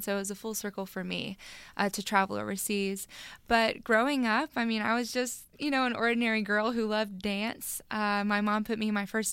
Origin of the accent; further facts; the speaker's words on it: Texas, United States; born there; because I was born in Texas and all of my family are Dallas Cowboy fans